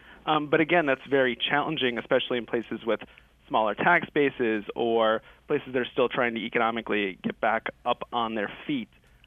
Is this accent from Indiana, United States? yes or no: no; Cleveland, Ohio, United States; some of the areas in the Rust Belt, of which I'm from. I'm from Cleveland. I went to school in upstate New York.